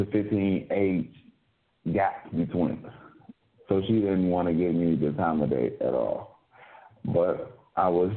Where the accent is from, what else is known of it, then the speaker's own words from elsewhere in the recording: Cincinnati, Ohio, United States; But I am from Over the Rhine community in Cincinnati. And as people know that, as the people that's from Cincinnati that know it, it's really poverty. I grew up in poverty